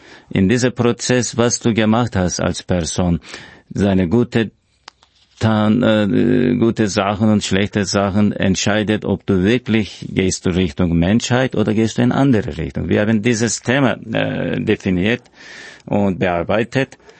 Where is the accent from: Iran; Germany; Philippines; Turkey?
Turkey; German is a second language; now in Austria; Ich bin bildender Künstler aus Österreich, aber ich stamme aus der Türkei. Ich bin eine kurdischstammige Türke war ich früher. Jetzt bin ich eine kurdischstammige Österreicher geworden.